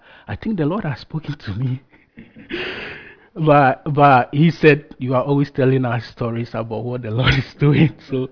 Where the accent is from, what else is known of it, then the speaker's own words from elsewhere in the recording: Ghana; moved away as an adult; now in United Kingdom; As most of you might have known, I'm from Ghana. I came to the UK some few years ago, and I came here purposely to study.